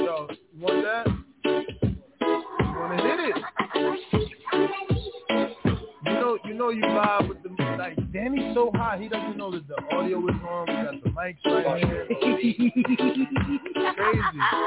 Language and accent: English; East Coast, United States; I'm from the East Coast, so you guys got legalized way before us. Like I said, a year ago, I was in Jersey, and it was illegal.